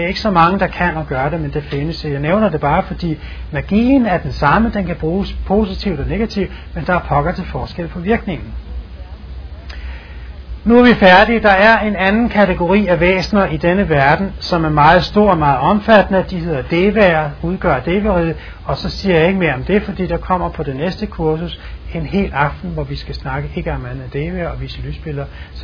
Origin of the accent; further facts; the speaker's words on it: Valby, Capital Region of Denmark, Denmark; Og sådan ser der i hvert fald ikke ud i Valby, hvor jeg kommer fra hjemme i Danmark.